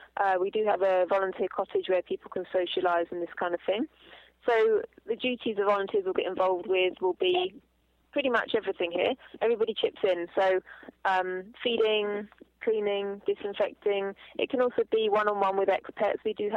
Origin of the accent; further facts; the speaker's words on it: England, United Kingdom; now in South Africa; I'm from England, had no clue that I would end up in South Africa helping to run a monkey sanctuary.